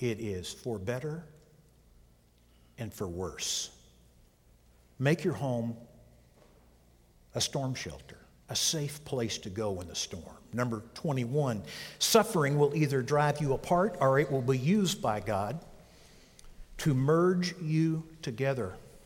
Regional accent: Missouri, United States; I grew up in Southwest Missouri and spent many a night in a cellar down with the potatoes and green beans.

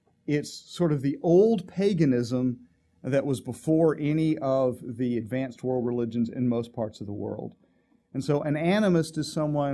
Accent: Miami, Florida, United States; For example, I grew up in Miami.

